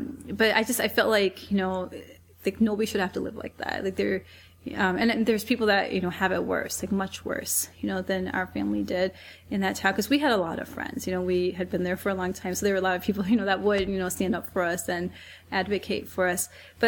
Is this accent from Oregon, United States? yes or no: no; Iowa, United States; rights came from my childhood, you know, just growing up in Iowa.